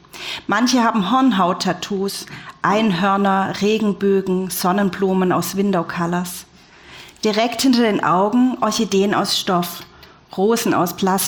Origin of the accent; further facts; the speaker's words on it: Baden-Württemberg, Germany; ich bin Schwäbin